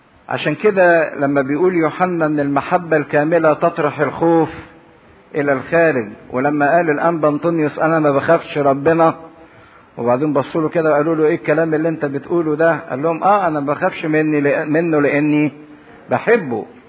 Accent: Upper Egypt, Egypt; احنا عندنا في الصعيد

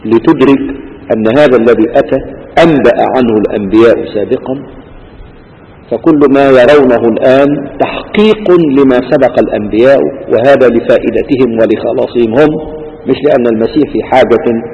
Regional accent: Egypt; ربما يكون صعب علينا كمصريين ان احنا نسمع عن قرى على جبل، ودليل ان الجبال بتاعتنا اللي احنا نعرفها جبال جرداء

